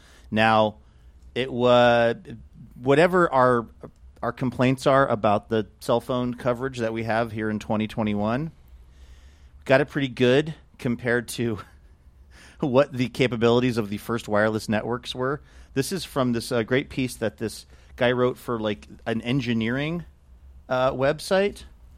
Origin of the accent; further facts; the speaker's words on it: Seattle, Washington, United States; even though I grew up in Seattle and he grew up in Lake Stevens, we had kind of similar friend groups